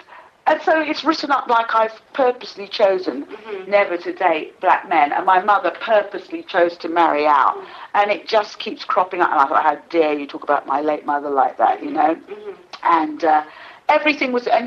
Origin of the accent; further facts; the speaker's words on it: East of England, United Kingdom; also born or lived in Africa; I was born in England in 1957. I left England for Africa at 4. I came back from Africa at 9.